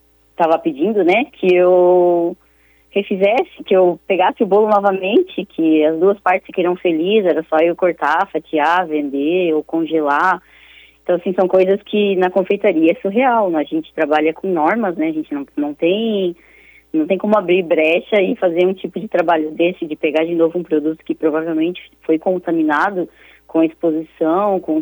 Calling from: Joinville, Santa Catarina, Brazil; Eu estou aqui de Joinville, Santa Catarina.

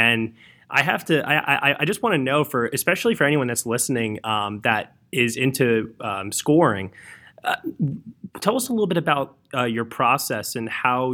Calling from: East Coast, United States; Yeah, I'm calling from the East Coast myself.

